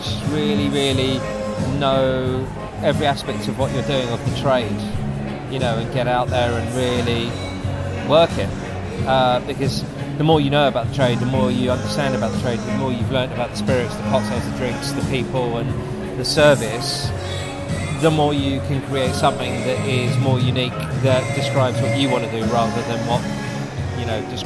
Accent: London, United Kingdom; I'm a Londoner born and bred, so we've always kind of, like, had an affinity down here, for sure.

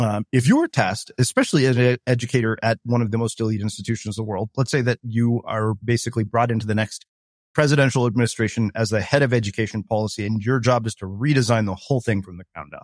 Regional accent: California, United States; I didn't go to my prom, even though I grew up in California.

